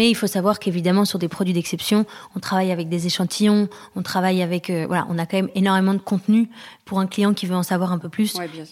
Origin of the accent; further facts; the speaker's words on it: France; on est arrivé à Paris avec Alfred en 2020, on est rentré à Paris puisqu'on est français, mais on a habité longtemps à l'étranger.